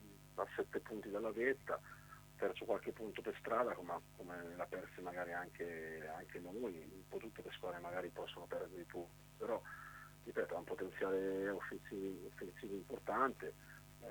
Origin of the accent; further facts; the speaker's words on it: Ancona, Marche, Italy; è normale che essendo anconetano mi piacerebbe